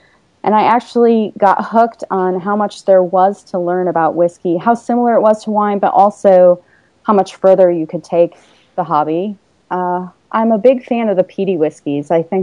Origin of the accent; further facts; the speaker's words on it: Iowa, United States; also born or lived in Germany; I'm originally from Iowa, and I recently moved back from Germany.